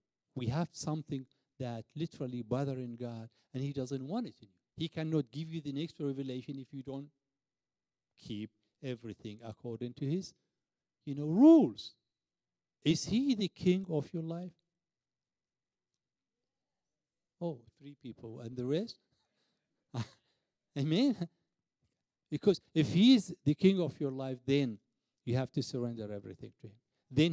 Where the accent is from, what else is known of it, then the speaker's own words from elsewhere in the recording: Iraq; English is a second language; you know, I came from Iraq and to meet this lady